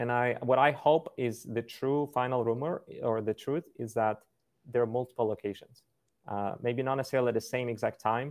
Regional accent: Ukraine; English is a second language; also born or lived in United States / Canada; now in Thailand; I'm a white guy, but I'm from Ukraine, immigrated to US. I've lived also, my parents are in Canada, so I've lived there a bit too. Now I'm in Asia right now. I'm, you know, doing this from Thailand.

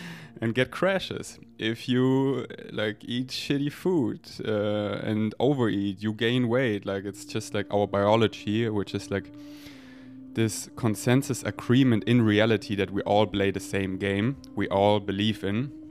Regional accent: Munich, Bavaria, Germany; Okay, so I grew up in Munich

